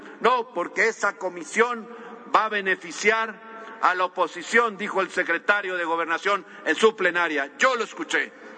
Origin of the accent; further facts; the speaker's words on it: Veracruz, Mexico; Y que lo sabemos, los que somos de Veracruz, y aquí hay varios senadores